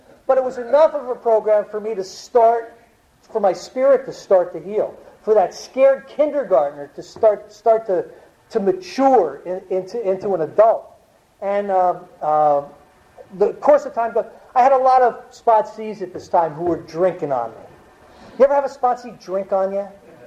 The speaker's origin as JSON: {"language": "English", "region": "Northeast", "country": "United States", "said": "I'm from the Northeast. We do more thinking by 9 o'clock in the morning than an Arkansasian's going to do all day."}